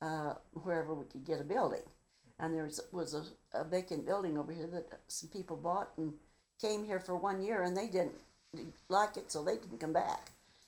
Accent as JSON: {"language": "English", "town": "Alma", "region": "Nebraska", "country": "United States", "tie": "born there", "said": "And I was born in Alma, Nebraska."}